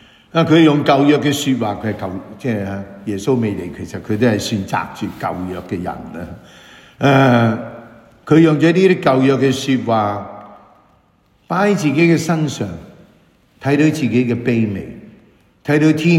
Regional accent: China; 那些犹太人和我们中国人的想法真的很不同。

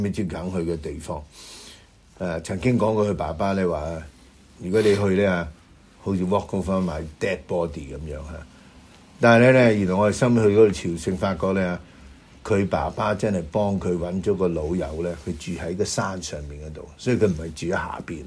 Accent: China; 新春為我哋中國人好緊要啦。

